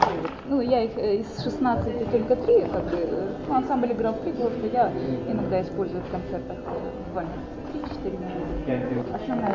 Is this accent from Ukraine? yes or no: yes; Ukraine; Вот я выросла, возмездилась в Украине.